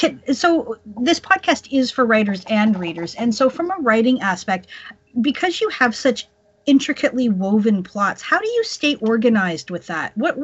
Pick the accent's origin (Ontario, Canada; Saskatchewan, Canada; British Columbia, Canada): British Columbia, Canada; I'm from British Columbia.